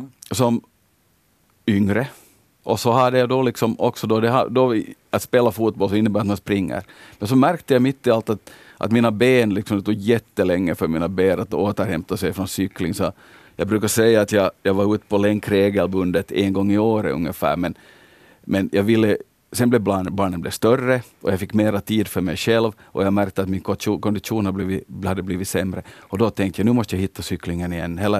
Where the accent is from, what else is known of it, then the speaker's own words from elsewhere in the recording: Hanko, Uusimaa, Finland; Om man nu börjar riktigt från början, då när jag var liten, så i Hangö så cyklar man ju alltid.